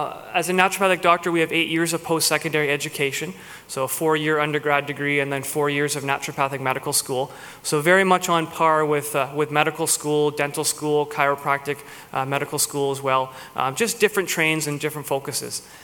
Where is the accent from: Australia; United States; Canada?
Canada; Hamilton, Ontario; now in Kelowna, Canada; So that's where I'm from originally. Yep. I grew up in Hamilton, went to Wilfrid Laurier University in Waterloo, and found my way here to Kelowna.